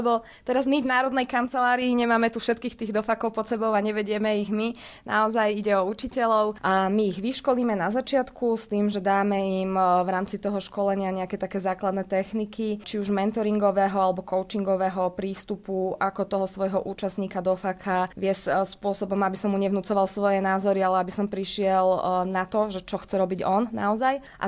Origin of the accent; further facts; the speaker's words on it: Žiar nad Hronom, Banská Bystrica Region, Slovakia; ja som vyrastala v Žiari nad Hronom